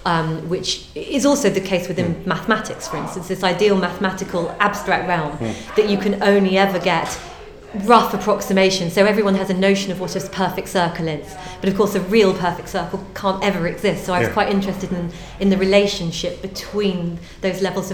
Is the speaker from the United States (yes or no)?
no; Cambridge, East of England, United Kingdom; I grew up in Cambridge. So I did my foundation at CRC, and then after that got onto a course in London, and I've only just moved back to Cambridge